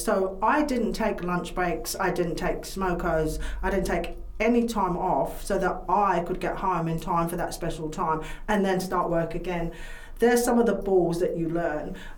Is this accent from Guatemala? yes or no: no; United Kingdom; Being British, I know, don't jump up and down, but I couldn't stand the taste of tea.